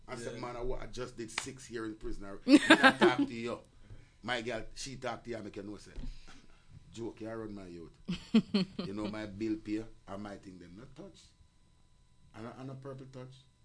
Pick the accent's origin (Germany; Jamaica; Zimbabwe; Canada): Jamaica; No, but as I tell you, as a Jamaican man, and me love all the American brother.